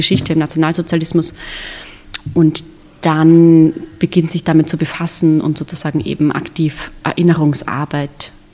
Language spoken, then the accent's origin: German; Austria; Und bin ja selbst sozusagen als Österreicherin